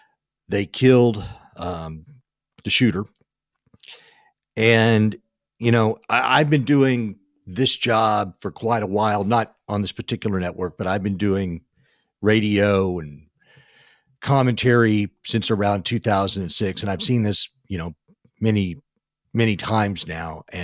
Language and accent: English; Uvalde, Texas, United States; there was another mass shooting today, this time in my hometown of Uvalde, Texas.